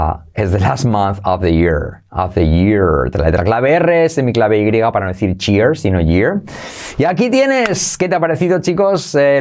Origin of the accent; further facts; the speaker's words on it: Aragon, Spain; Somos un poco cínicos aquí en mi tierra a veces, ¿no? En Aragón decimos eso, ba, no, no te lo creas.